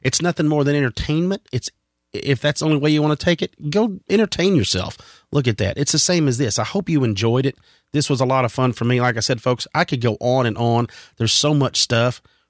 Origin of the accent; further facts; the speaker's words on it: Texas, United States; accent: Texas; That's my Texas accent.